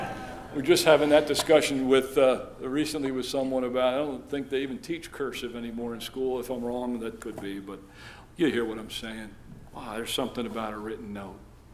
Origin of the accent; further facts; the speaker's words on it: Emmaus, Pennsylvania, United States; my hometown high school football team, Emmaus High School in Pennsylvania.